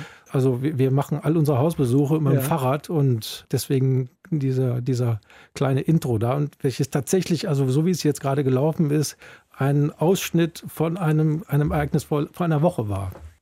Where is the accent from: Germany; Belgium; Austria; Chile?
Germany; Cologne, North Rhine-Westphalia; born there; ich bin sogar in Köln-Kalk geboren.